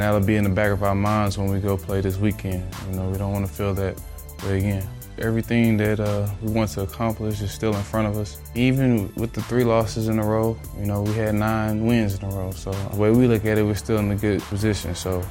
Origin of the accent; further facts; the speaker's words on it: Texas, United States; Jamal's from Texas, I'm from Texas, Cyrus from Texas, so, you know, I know about those guys coming up.